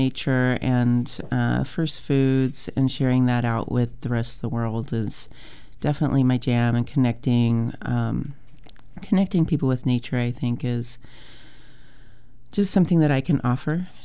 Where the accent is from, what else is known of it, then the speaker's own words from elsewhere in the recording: Alaska, United States; I'm originally from Alaska. I'm Kuskokwim Dene, First Nations, and Scottish.